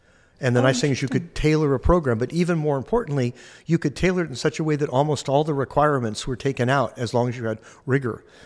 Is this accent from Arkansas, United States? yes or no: no; Carmel Valley, California, United States; I grew up in the Carmel Valley area in central California on the coast.